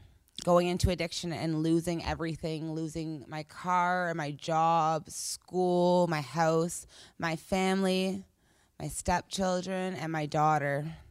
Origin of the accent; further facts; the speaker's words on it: Minto, New Brunswick, Canada; I'm from Minto, New Brunswick.